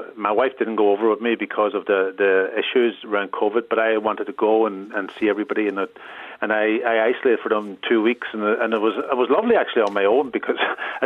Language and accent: English; Ulster, Ireland; I grew up in Donegal and we had this sort of kind of an open house in Donegal. My mum and dad, they had bed and breakfast. We were right on the sea there.